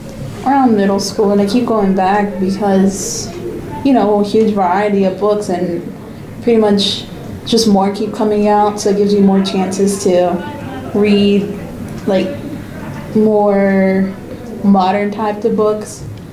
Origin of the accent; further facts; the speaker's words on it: Virginia, United States; born there; Well, I was born here in Harrison Marine, Virginia